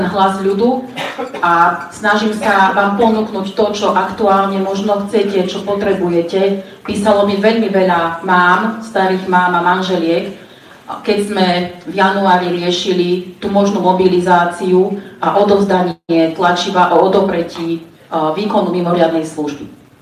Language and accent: Slovak; Martin, Žilina Region, Slovakia; som z Martina.